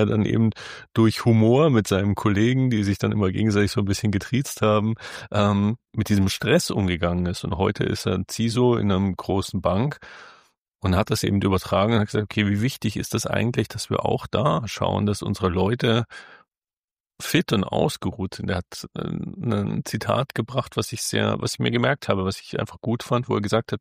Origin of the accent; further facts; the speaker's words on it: Germany; ich bin Deutscher, ganz offensichtlich, ich habe keinen Akzent oder keinen so deutlichen Akzent